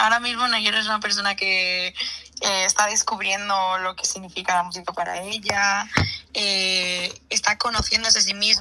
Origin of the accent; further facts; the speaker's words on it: Alicante, Valencian Community, Spain; Pues yo soy de Alicante, he nacido y he vivido toda mi vida en Alicante, tengo 19 años